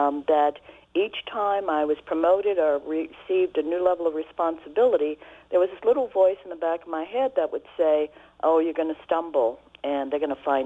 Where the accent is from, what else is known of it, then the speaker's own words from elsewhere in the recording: New Orleans, Louisiana, United States; moved away as an adult; also born or lived in Iberville; I basically grew up in New Orleans. I was born in Iberville, but spent my entire formative years in New Orleans all the way through undergraduate, where I went to Dillard University, and then I left after graduation to go to New York to go to Columbia.